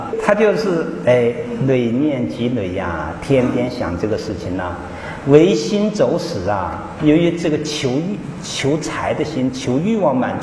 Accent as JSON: {"language": "Chinese", "country": "China", "said": "现在我们中国人活得很苦，就是真的是几座大山压得他没办法"}